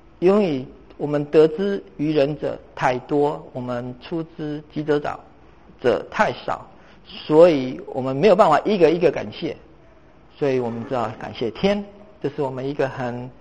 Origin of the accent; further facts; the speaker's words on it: Taiwan; 我从台湾来的，我通常都遇到那个长辈见我第一句话就问什么，你吃饱了没？